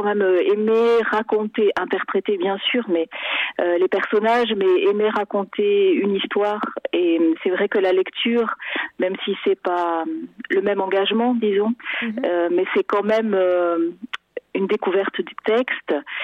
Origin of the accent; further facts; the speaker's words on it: Nouvelle-Aquitaine, France; Moi, pour ma part, je viens du Pays Basque, donc une petite ville de province.